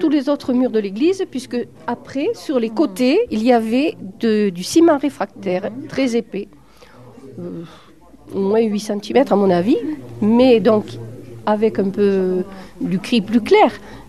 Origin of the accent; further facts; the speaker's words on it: Marignac, France; born there; je suis née à Marignac, et effectivement, donc j'ai été baptisée ici.